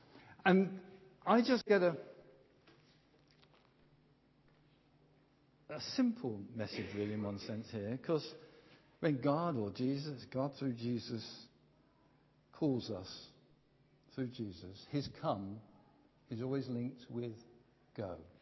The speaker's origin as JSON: {"language": "English", "region": "England", "country": "United Kingdom", "said": "As English, British, UK citizens, we tend to be stiff upper lip."}